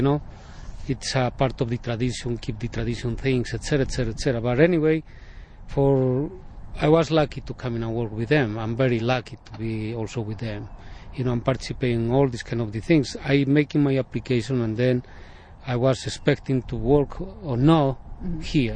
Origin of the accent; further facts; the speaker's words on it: Bolivia; I'm from South America. Bolivia is my home. I'm part of the Quechua Indian people, or the Inca people